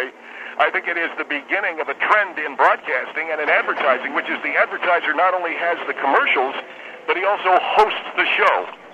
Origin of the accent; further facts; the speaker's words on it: Tennessee, United States; I grew up in Tennessee, and football is pretty big there.